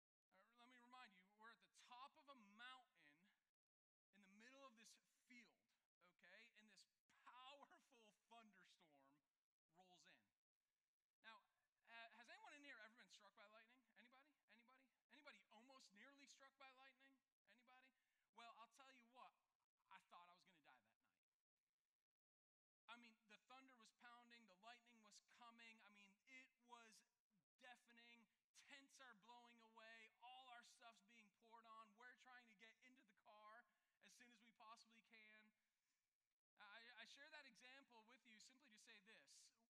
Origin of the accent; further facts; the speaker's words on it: Boston, Massachusetts, United States; I'm from the Boston area, and we were going to head up to Canada, we're going to go camping